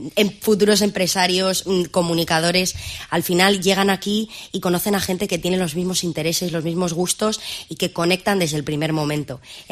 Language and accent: Spanish; Torrelavega, Cantabria, Spain; yo soy de Torrelavega, entonces para mí Cantabria, la tierruca, yo creo que es lo mejor